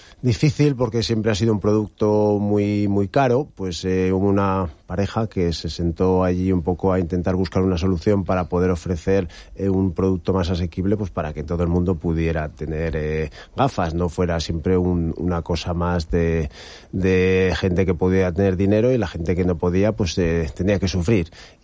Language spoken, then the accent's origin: Spanish; Basque Country, Spain; now in Benidorm, Spain; yo llevo viniendo aquí como buen vasco toda la vida de vacaciones.